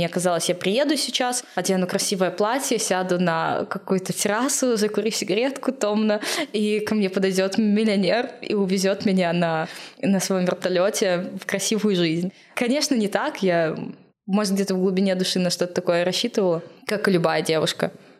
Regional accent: Minsk, Belarus; Я сразу же сказала, что я из Беларуси, я из Минска.

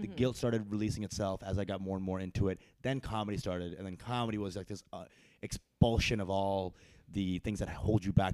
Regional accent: Texas, United States; I'm not born there, but I grew up there. like most of my life.

